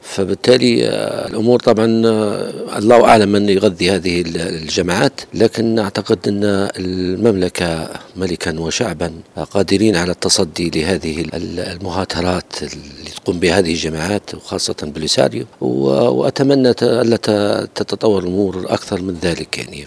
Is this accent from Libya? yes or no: yes; Libya; نحن كليبيين